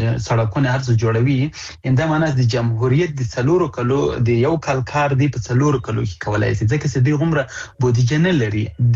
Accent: Afghanistan; زه د افغانستان دی یو بچی په صفت باندې د دې وطن دی یو زوی په صفت

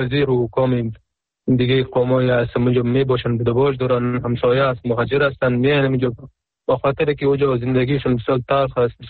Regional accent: Afghanistan; در اصل افغان خب کل افغان هستیم، چی اون پشتون هستیم، ما هم پشتون هستیم

